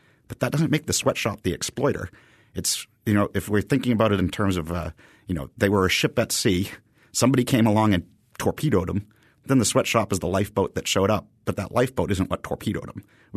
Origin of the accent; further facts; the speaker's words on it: Haverhill, Massachusetts, United States; I grew up in Haverhill, Massachusetts, in the Merrimack Valley, and I did my undergraduate at University of Massachusetts Lowell. My hometown, Haverhill, was referred to as the shoe city for its 19th century shoe production.